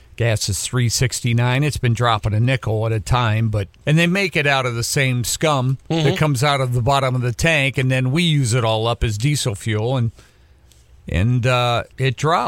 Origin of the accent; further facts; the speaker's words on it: Ohio, United States; I remember when I was a kid, and I can't remember what year it was, but in Ohio, they moved trick-or-treating to the Sunday afte